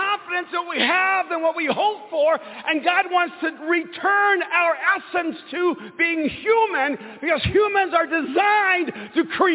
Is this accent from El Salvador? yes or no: yes; El Salvador; I'm Latino. I'm from El Salvador. We always said, si Dios quiere.